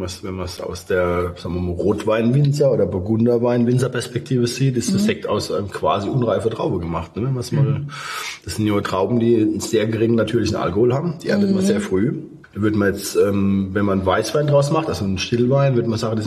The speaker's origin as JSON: {"language": "German", "town": "Schweigen", "region": "Rhineland-Palatinate", "country": "Germany", "accent": "Schweigen dialect", "said": "Aber es ist auch so, dass unser Schweigener Dialekt jetzt anders ist wie der Landauer oder so."}